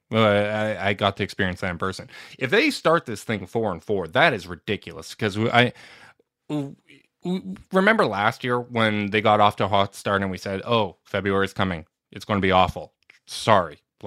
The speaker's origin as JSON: {"language": "English", "town": "Winnipeg", "region": "Manitoba", "country": "Canada", "said": "We're all from Winnipeg."}